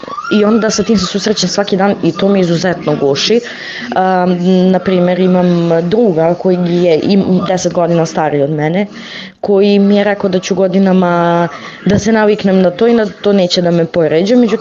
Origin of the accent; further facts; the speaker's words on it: Ćićevac, Šumadija and Western Serbia, Serbia; Ja sam iz Ćićevca, mala sredina